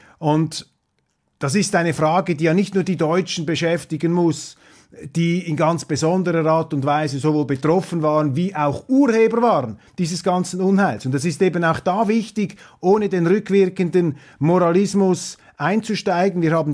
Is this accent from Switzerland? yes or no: yes; Switzerland; Aber für mich als Schweizer ist die entscheidende Lehre, man darf einer Regierung nie trauen.